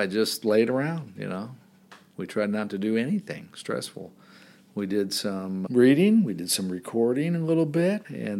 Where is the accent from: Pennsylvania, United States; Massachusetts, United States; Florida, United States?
Florida, United States; I'm a Florida boy. And and I grew up in Florida and so forth. Love Florida. Love the beach.